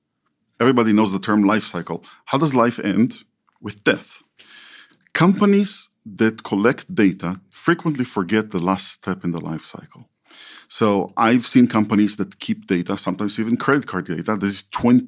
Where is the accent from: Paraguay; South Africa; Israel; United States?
Israel; When I was growing up in Israel